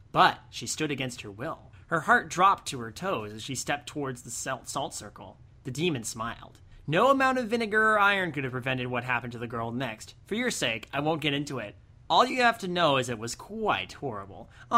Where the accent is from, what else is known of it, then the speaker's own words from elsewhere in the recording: London, United Kingdom; accent: Cockney; By the way, I'm a Cockney, have you noticed? Cockney. I'm from South London.